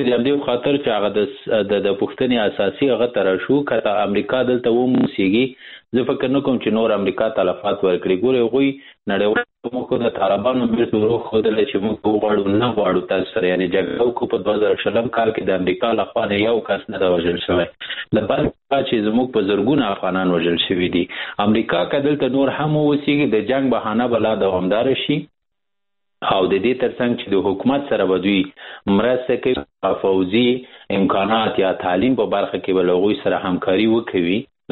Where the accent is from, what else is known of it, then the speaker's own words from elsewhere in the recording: Afghanistan; خو بدبختانه چې د جګړې قربانیان به بیا هم موږ افغانان یو، زموږ ملت به وي.